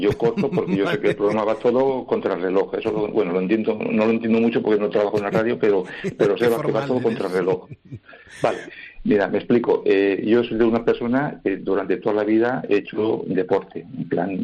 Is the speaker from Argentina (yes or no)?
no; Valencia, Valencian Community, Spain; porque yo soy de Valencia.